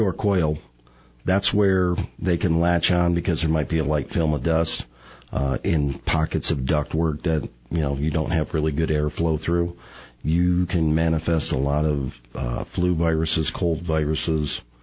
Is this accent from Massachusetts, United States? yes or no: no; Detroit, Michigan, United States; Yeah, I grew up in Detroit, so I grew up around cars.